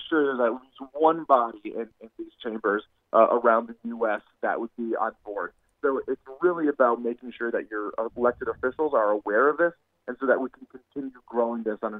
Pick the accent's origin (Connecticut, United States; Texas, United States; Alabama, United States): Connecticut, United States; I'm from Connecticut.